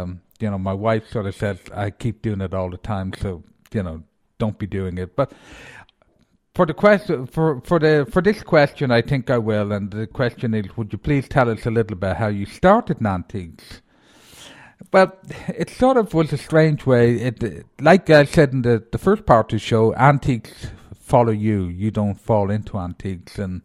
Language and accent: English; Ballyconnell, County Cavan, Ireland; I'm from Ballyconnell in County Cavan, where the best part of my years were.